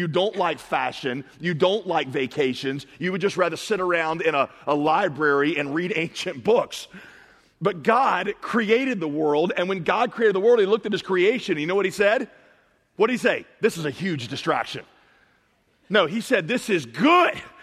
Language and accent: English; the South, United States; I grew up in the South. I know many of you did.